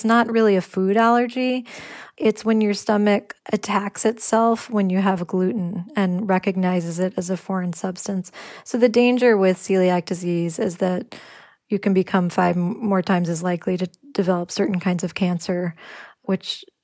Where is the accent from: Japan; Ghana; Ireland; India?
Ireland; I'm Irish, you know, thinking of how when we all drink, our eyes get a little droopy.